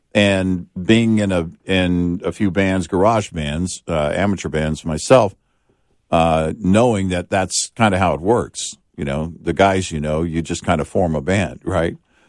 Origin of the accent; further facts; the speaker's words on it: Southern US, United States; It had growing up in the South, it had a feel like a hot summer day.